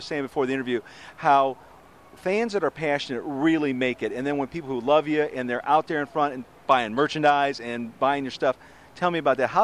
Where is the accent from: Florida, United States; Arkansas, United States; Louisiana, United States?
Florida, United States; Jacksonville; Hey, I'm from Jacksonville.